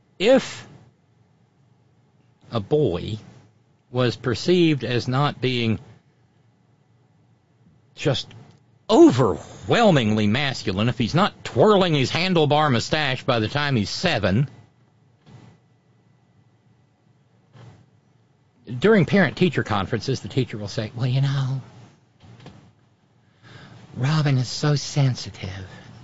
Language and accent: English; Alabama, United States; And I don't know how it is in Ohio, but I grew up in Alabama.